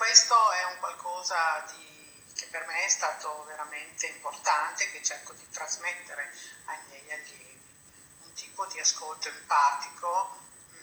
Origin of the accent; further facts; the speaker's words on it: Turin, Piedmont, Italy; io sono di Torino